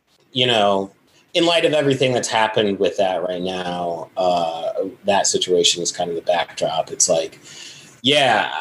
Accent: Binghamton, New York, United States; And, you know, look, I'm an upstate New Yorker. I'm from Binghamton.

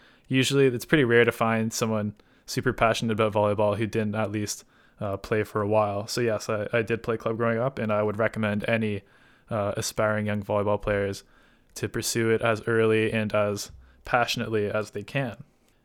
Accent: Toronto, Ontario, Canada; I am from Canada, more specifically Toronto, and I am 25 years young.

